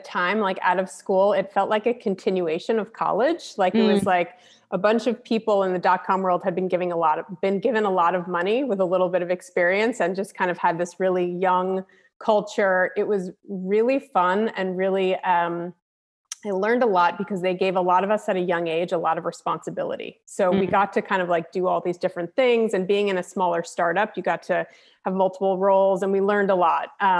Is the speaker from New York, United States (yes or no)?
yes; New York, United States; So I am from New York. I originally grew up in Long Island.